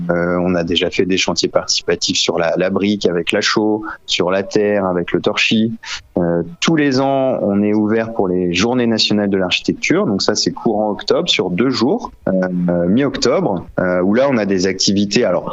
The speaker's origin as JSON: {"language": "French", "town": "Boulogne-sur-Mer", "region": "Hauts-de-France", "country": "France", "also_born_or_lived": "Lille", "said": "on n'est pas originaire de la région. À la base, on est plutôt de Lille, Boulogne-sur-Mer, pour ma part. Mais par contre, on est dans l'Aisne depuis déjà une dizaine d'années. Avant d'être en Thiérache, on était pas très loin de Laon, dans le pays de Serres."}